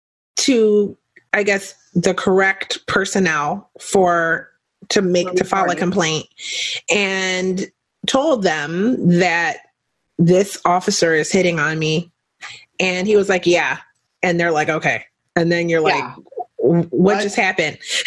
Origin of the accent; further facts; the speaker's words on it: Philadelphia, Pennsylvania, United States; also born or lived in Chicago; I always call Chicago like my hometown, even though I'm from Philadelphia and I love it there too.